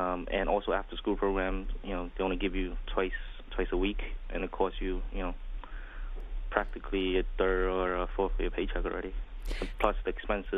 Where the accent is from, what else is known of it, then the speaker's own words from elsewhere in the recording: New York City, New York, United States; Well, my parents from China, and I was raised in New York City.